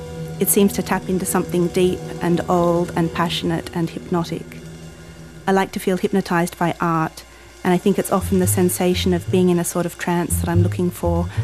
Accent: Sydney, New South Wales, Australia; now in United States; Moreton Bay figs feature prominently in my nostalgia as an Australian living in the US for Sydney. They're one of the emblems of my Sydney childhood.

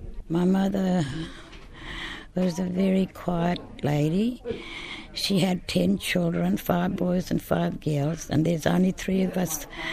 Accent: Menindee, New South Wales, Australia; I'm from Menindi.

